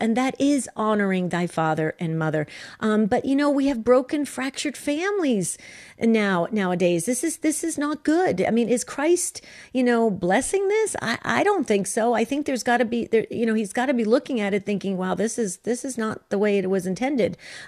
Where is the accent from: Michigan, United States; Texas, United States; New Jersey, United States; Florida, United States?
New Jersey, United States; I mean, I don't see it as much anymore, but when I was growing up in New Jersey, I mean, grandparents used to move in with you when they got sick.